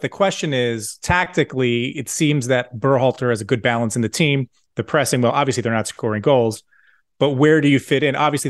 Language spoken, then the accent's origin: English; United States; born there; I mean, for me, I was born in America